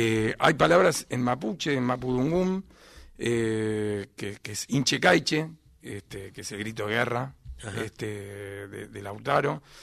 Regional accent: Argentina; Soy argentino, hago música de las regiones de mi país

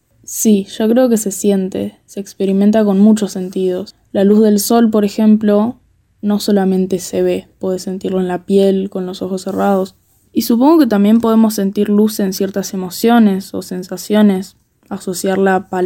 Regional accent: Chubut, Argentina; tengo 16 años y soy de Chubut.

